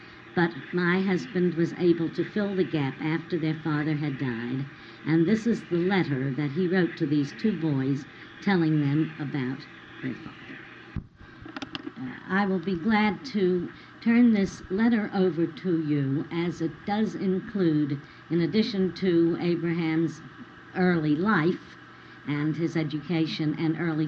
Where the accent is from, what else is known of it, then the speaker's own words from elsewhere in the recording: Pittsburgh, Pennsylvania, United States; born there; My brother was about 2 years old at the time, and I was born in Pittsburgh 6 months after their arrival.